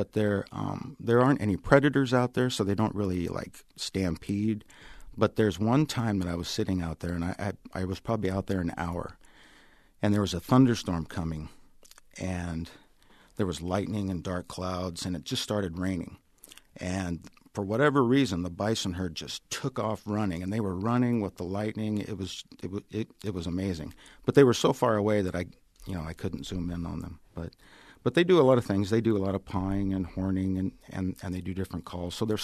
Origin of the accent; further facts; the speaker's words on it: Iowa, United States; well, you know, I'm from Iowa, and I kind of like Midwest things. I'm very plains-oriented